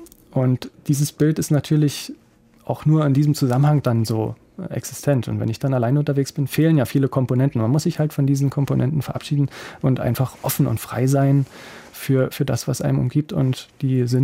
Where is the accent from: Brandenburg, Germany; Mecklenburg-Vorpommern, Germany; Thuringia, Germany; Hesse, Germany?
Brandenburg, Germany; an einem Tag aus der Niederlausitz, wo ich herkomme, bis nach Berlin und zurück.